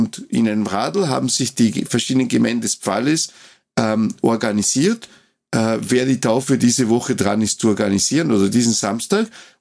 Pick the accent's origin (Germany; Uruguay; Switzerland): Uruguay; now in Austria; Ich bin ja als Kind aufgewachsen in Uruguay und die Kirche in Uruguay ist viel größer, als sie in Österreich ist.